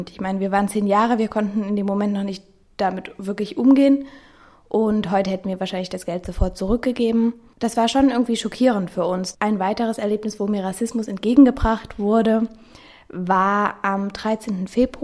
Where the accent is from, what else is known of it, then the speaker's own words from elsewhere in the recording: Germany; ich komme zwar aus Deutschland, aber sehe nicht unbedingt deutsch aus, das höre ich sehr oft, eher so ein bisschen in die südlichere Richtung.